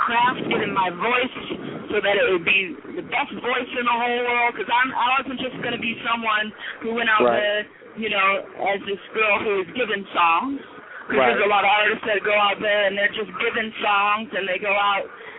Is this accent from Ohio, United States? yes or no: yes; Cleveland, Ohio, United States; Sure, I'm from Cleveland, you know, and if you know anything about Cleveland, you know, people that have strong will come from there.